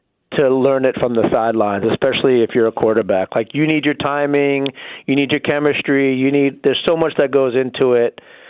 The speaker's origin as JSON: {"language": "English", "region": "New York", "country": "United States", "tie": "born or raised there", "said": "I mean, like, I grew up in New York."}